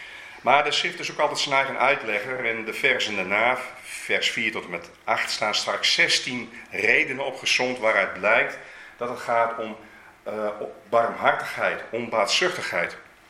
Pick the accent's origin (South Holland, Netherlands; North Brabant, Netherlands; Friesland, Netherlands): Friesland, Netherlands; Leeuwarden; Ik kom uit Leeuwarden, ik ben er geboren getogen.